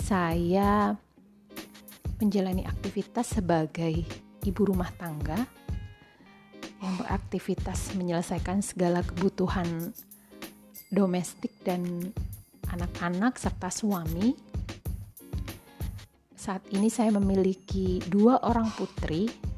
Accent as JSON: {"language": "Indonesian", "town": "Malang", "region": "East Java", "country": "Indonesia", "tie": "born there", "said": "Saya lahir di Kota Malang, jadi saya Arema asli. Tanggal lahir saya 7 Maret 1986. Jadi saat ini saya berusia 33 tahun."}